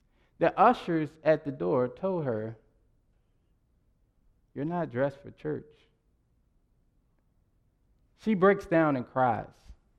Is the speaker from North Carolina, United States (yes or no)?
yes; North Carolina, United States; There's a story in my hometown in North Carolina.